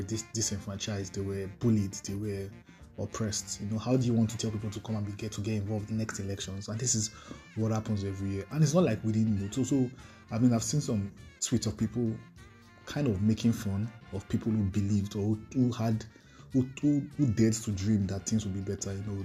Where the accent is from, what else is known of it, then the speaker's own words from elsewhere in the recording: Lagos, Nigeria; You know, I've lived in Lagos most of my life. I was born in Lagos, primary school in Lagos, youth service, and then Lagos.